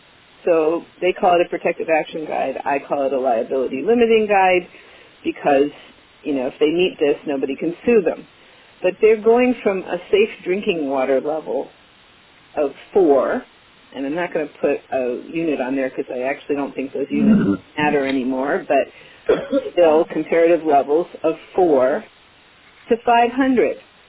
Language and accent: English; Illinois, United States; also born or lived in Indiana; When I was growing up in Illinois and Indiana, there were big hot spots